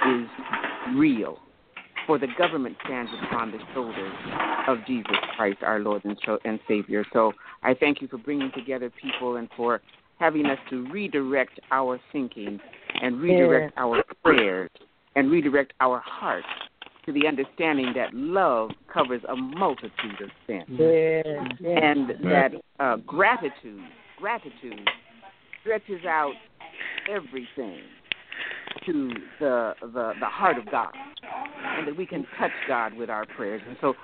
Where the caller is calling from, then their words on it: San Diego, California, United States; I'm calling from San Diego, California